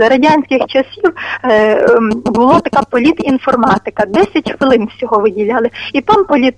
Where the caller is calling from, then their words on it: Rivne Oblast, Ukraine; Рівненщина.